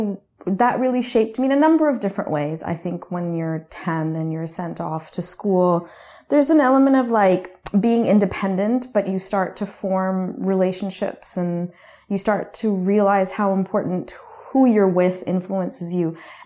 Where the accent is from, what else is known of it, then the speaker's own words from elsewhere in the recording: Canada; So I was born and raised in Canada. Mm-hmm. And my parents immigrated.